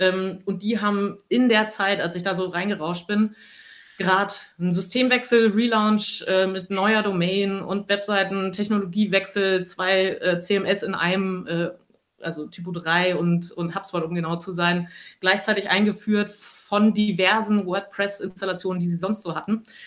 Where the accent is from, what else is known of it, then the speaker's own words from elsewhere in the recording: Potsdam, Brandenburg, Germany; moved away as an adult; also born or lived in Munich; Also ich komme eigentlich aus Potsdam, bin dann zum Studieren nach München gegangen